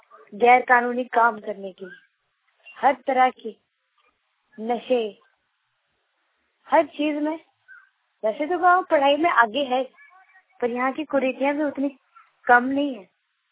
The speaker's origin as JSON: {"language": "Hindi", "region": "Chandigarh", "country": "India", "said": "यहाँ पे चंडीगढ़ से आई हूँ"}